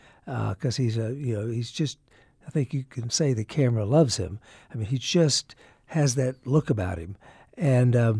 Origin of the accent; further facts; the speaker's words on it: Wolf City, Texas, United States; this is a little small town of Wolf City, Texas, where I grew up in North Texas.